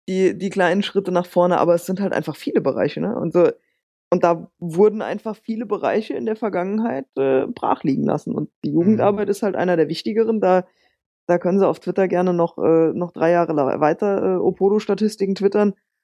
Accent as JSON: {"language": "German", "town": "Walldorf", "region": "Hesse", "country": "Germany", "said": "Niklas Süle zum Beispiel ist hier aus dem Ort, wo ich herkomme, ist vor Jahren schon von Rot-Weiß-Walldorf zu Hoffenheim gewechselt"}